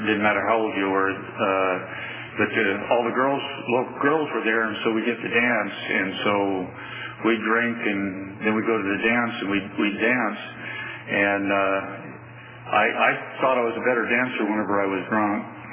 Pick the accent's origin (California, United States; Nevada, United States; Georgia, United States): California, United States; Sacramento; also born or lived in Fresno; I was born in Fresno. I was raised in Sacramento.